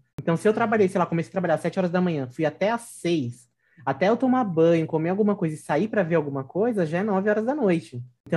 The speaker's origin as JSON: {"language": "Portuguese", "country": "Brazil", "said": "Eu levava paçoca, que a filha dela adorava paçoca. Eu levava, sabe, essas coisinhas, assim, que não tem... Que é nossa, é do Brasil nosso."}